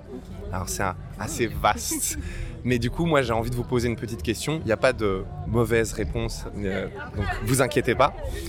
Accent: Spain; accent: Spanish; French is a second language; Ah, mais c'est mon accent, c'est comme ça, c'est l'Espagne.

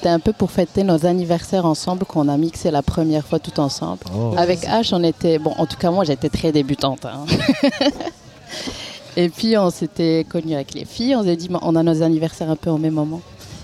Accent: Rabat, Rabat-Salé-Kénitra, Morocco; also born or lived in Belgium; Moi, je viens du Maroc. Je suis née au Maroc, à Rabat. J'ai grandi à Rabat. Et j'ai un chouette lien avec la Belgique et Bruxelles plus particulièrement. J'ai vécu en Belgique il y a longtemps, en 2011 et 2014

